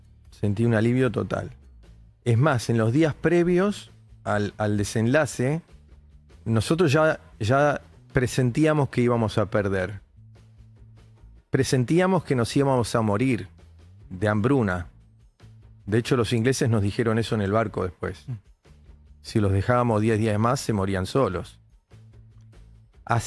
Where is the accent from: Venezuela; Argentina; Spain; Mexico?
Argentina; Yo soy argentino de quinta generación, descendiente de escoceses y de irlandeses, que llegaron a la Argentina en 1840, mis tatarabuelos. Entonces, bueno, mis abuelos me criaron hablando inglés de chico